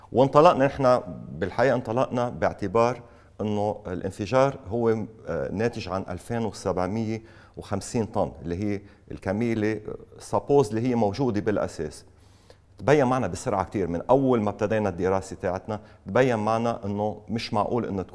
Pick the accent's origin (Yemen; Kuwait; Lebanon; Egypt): Lebanon; نحن كلبنانيين عنا الامكانيات والمقدره ان نجيب ارقام دقيقه